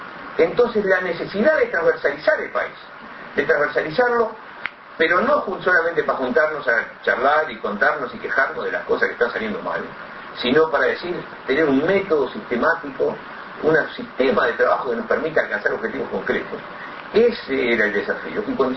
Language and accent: Spanish; Uruguay; y era la percepción que teníamos como uruguayos